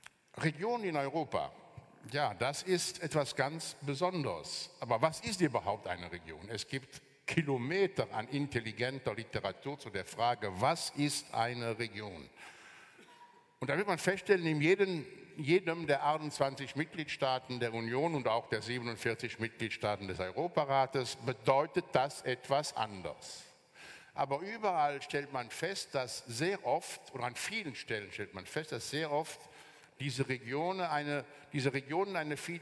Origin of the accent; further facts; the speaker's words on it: Wallonia, Belgium; wegen der rechtswidrigen, aber effektiven Annexion meiner Heimat durch Hitler-Deutschland